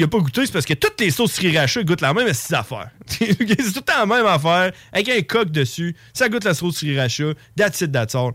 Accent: Neuville, Quebec, Canada; moi, plutôt, on vient de Neuville. Hein? On a grandi là quand on était jeune.

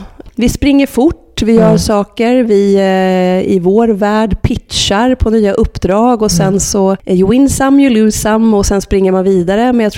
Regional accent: Norrköping, Östergötland, Sweden; faktum är att jag är från Norrköping

